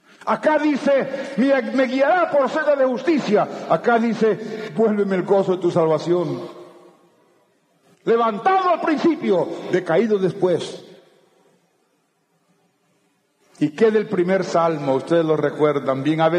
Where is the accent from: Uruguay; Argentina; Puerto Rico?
Puerto Rico; born there; also born or lived in Central America; Yo nací en Puerto Rico de padres misioneros. De ahí aprendí el español, después en Centroamérica lo seguí y toda mi vida pues he estado en Latinoamérica, pero ese es mi trasfondo.